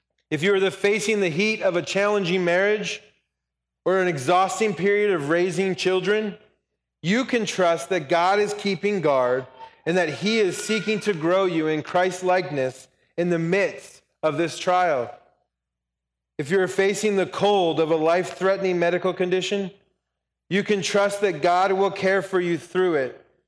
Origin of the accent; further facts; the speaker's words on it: Colorado, United States; Growing up in Colorado, this drastic temperature change is something that I am very familiar with.